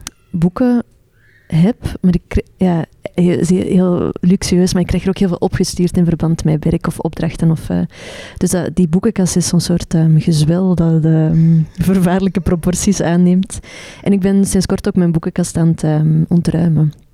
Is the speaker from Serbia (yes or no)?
no; Arendonk, Flanders, Belgium; Maar als kind woonde mijn gezin in Arendonk